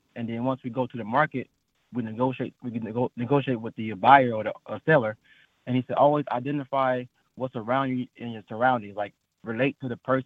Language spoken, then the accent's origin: English; Florida, United States; of how haggling was part of my life growing up in Florida.